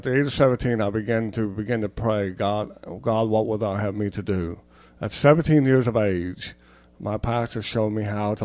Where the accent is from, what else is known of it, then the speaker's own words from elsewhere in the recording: Portsmouth, Ohio, United States; I was born and raised in Portsmouth, Ohio area. And then I moved to Wayne Hills in Portsmouth, Ohio, where my mother had raised five children.